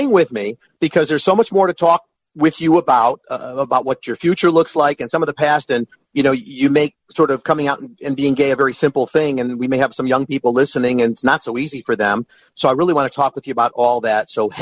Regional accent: Skokie, Illinois, United States; where I come from growing up in Skokie.

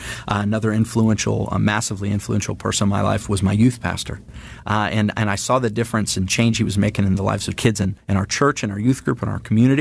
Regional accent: California, United States; I was raised in Northern California in the household of a librarian and a tire retreader, an Army veteran, my grandfather.

